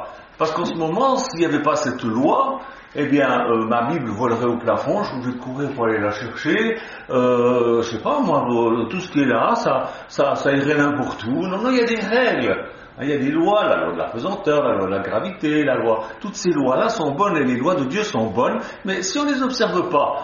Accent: Switzerland; Quand je vais à l'ambassade suisse, parce que je suis suisse

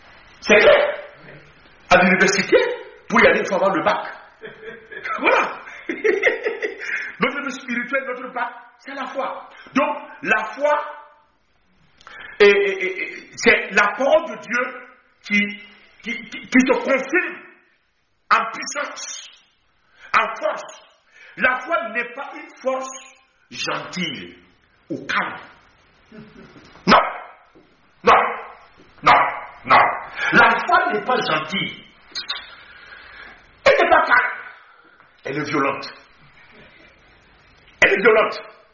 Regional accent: Burkina Faso; now in France; Donc quand je vais retourner au Burkina, je suis le Burkina, mais pour le moment, je suis français.

